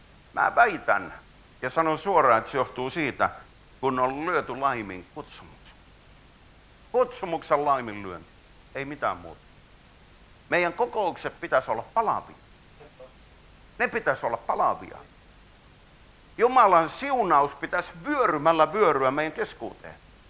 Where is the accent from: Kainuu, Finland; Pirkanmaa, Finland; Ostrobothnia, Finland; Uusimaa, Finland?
Ostrobothnia, Finland; Mä oon Pohjanmaalta